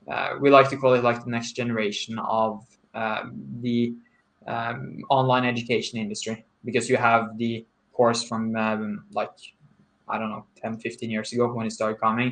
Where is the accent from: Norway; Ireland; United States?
Norway; Kristiansand, Agder; English is a second language; So I'm from Norway, a tiny town in Norway called Kristiansand, and I am at status quo, 21 years old.